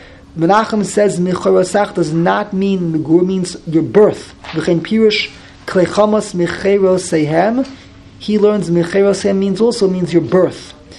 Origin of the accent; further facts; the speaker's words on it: New York City, New York, United States; I grew up in the Lower East Side. And I came to Flatbush when I was probably 10 years old.